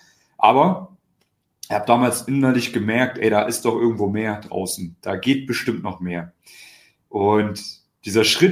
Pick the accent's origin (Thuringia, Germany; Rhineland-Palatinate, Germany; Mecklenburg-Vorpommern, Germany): Thuringia, Germany; born there; dass ich in einer sehr kleinen Stadt geboren bin in Thüringen